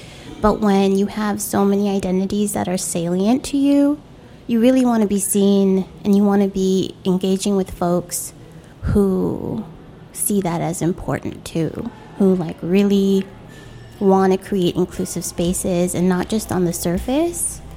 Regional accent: San Francisco, California, United States; I grew up in San Francisco, pre-tech San Francisco.

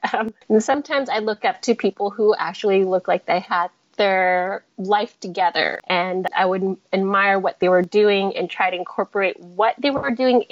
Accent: Oregon, United States; also born or lived in Hong Kong / Vancouver / Houston; I'm Chinese, and I was born in Hong Kong, moved to North America with my parents at around the age of 2 or 3. We lived in Vancouver, BC, and Houston, Texas, briefly, before settling in a small coastal town in Oregon.

